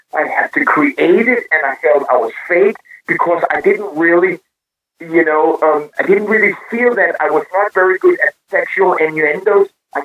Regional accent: Copenhagen, Capital Region of Denmark, Denmark; I was raised in Copenhagen, Denmark, in a very, you know, social and environment

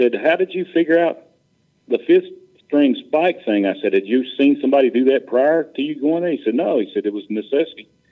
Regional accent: Raleigh, North Carolina, United States; Once he found out that I was born and raised in Raleigh, he told me the story about Earl's breakdown.

